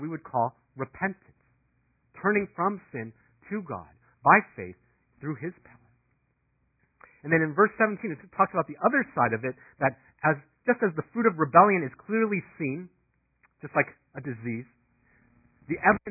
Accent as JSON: {"language": "English", "town": "Danville", "region": "California", "country": "United States", "tie": "born or raised there", "also_born_or_lived": "San Ramon", "said": "I grew up in San Ramon in Danville. If you don't know where that is, it's kind of a very nice area in the East Bay."}